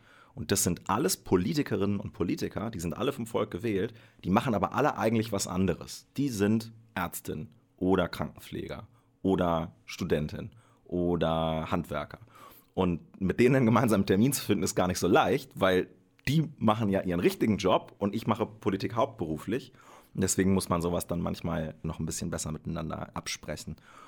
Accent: Dassel, Lower Saxony, Germany; also born or lived in Wolfenbüttel; Also ich bin gebürtig aus der Region Braunschweig, das ist richtig. In Wolfenbüttel bin ich zur Welt gekommen und da sind wir weggezogen, als ich so 7 Jahre alt war ungefähr, weil meine Mutter einen Job bekommen hat als Lehrerin an der Paul-Gerhardt-Schule in Dassel.

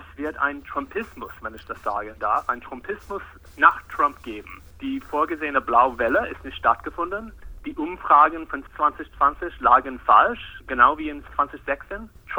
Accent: Arizona, United States; German is a second language; In manchen Bundesstaaten, wie in meinen Heimat Arizona

